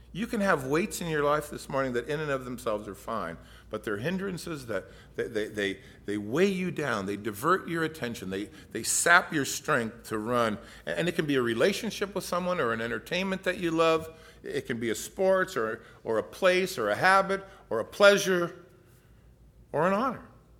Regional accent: Detroit, Michigan, United States; also born or lived in Los Angeles; I grew up in Detroit for a while, and then we moved to L.A.

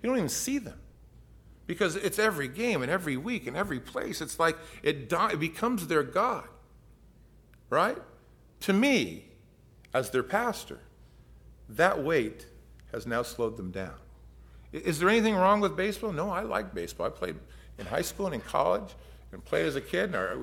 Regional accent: Detroit, Michigan, United States; also born or lived in Los Angeles; I grew up in Detroit for a while, and then we moved to L.A.

